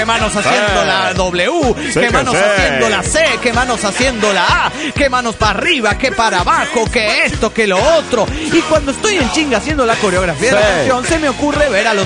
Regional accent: Toluca, State of Mexico, Mexico; de Toluca, México.

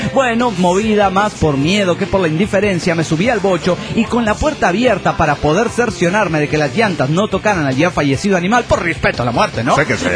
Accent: Morelia, Michoacán, Mexico; de Morelia, Michoacán.

